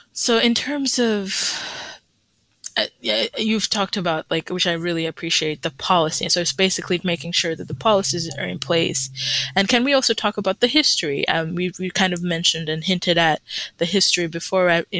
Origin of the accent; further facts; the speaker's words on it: Uganda; moved away; I would definitely say that I'm an immigrant. I'm from Uganda, you know